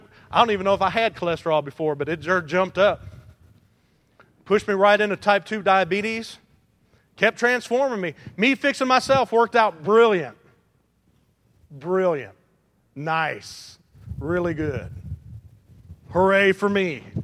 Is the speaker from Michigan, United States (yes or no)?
yes; Detroit, Michigan, United States; I don't know much about auto mechanics, even though I'm from Detroit.